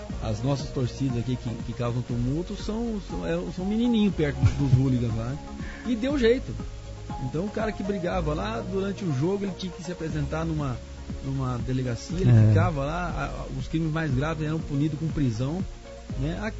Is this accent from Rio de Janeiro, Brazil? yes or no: no; Campo Grande, Mato Grosso do Sul, Brazil; Eu sou de Campo Grande, natural de Campo Grande, né? Mas meu pai é aqui de Newark, e eu tenho, meu irmão morou aqui em Aquidauana, a esposa do meu irmão é daqui, então sempre vim para Aquidauana, tenho parente aqui também, tenho amigos aqui.